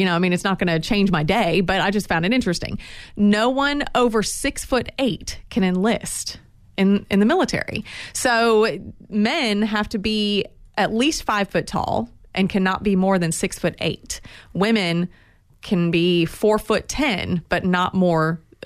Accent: Florida, United States; when I growing up in Florida, our next-door neighbor, their son went into the Air Force

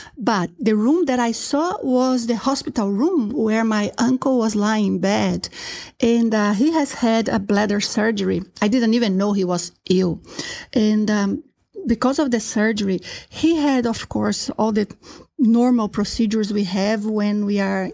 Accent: Brazil; English is a second language; Yes, yes. My background was Catholic.

